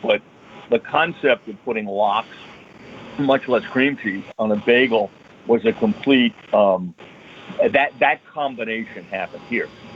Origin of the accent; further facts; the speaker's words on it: New England, United States; now in Long Beach Island, United States; Also, I happen to love lobster, and I grew up in New England, so there.